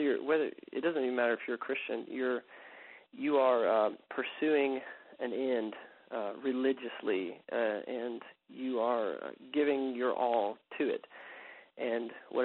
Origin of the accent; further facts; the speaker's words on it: the South, United States; So I grew up in the South